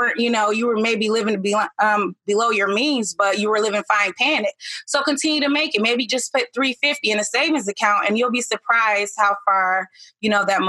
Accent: Detroit, Michigan, United States; You know, I grew up in Detroit, and honestly, I grew up in a really bad neighborhood

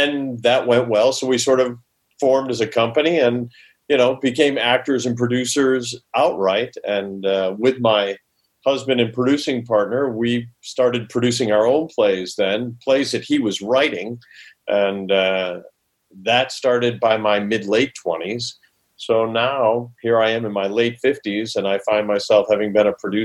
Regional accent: Rochester, New York, United States; I'll skip the formative years growing up in Rochester, New York, and jump to the more professional years.

